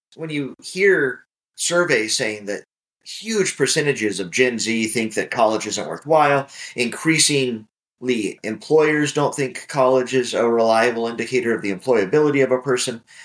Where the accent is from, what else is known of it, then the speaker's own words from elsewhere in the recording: Wyoming, United States; when I was growing up in Wyoming, liberal arts education, classical learning education was not something that was on my radar.